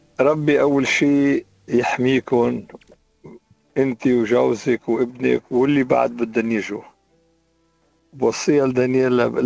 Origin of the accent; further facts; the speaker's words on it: Syria; هلا انا سوري عندي 5 احفاد